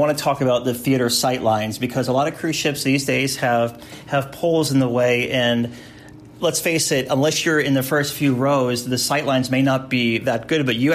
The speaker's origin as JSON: {"language": "English", "region": "the South", "country": "United States", "tie": "born or raised there", "said": "I did a lot of go-karting growing up in the South"}